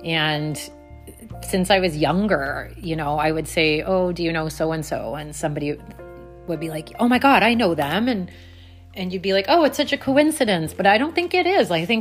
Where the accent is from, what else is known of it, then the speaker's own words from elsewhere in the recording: Oakville, Ontario, Canada; born there; I was born in Oakville, Ontario, and on August 16th, 1977 at 11:35 PM